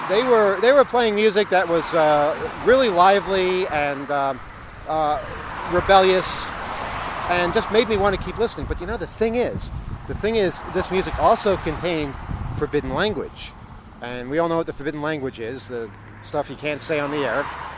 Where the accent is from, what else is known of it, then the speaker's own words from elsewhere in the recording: New York City, New York, United States; you know, as a New Yorker, you're kind of wary when people do that.